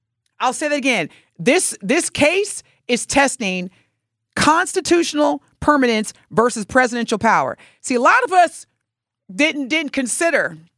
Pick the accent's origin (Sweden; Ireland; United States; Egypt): United States; born there; then that means … wouldn't really be an American, even though I was born on America. But because my mother's an immigrant, then I'm not American.